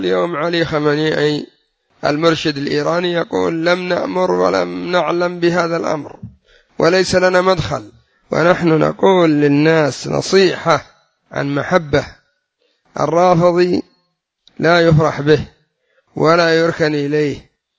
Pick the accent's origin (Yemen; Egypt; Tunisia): Yemen; الأمر الثالث عندنا في اليمن مثل يقول: من أمرك بالقتل ما أعانك على الدية.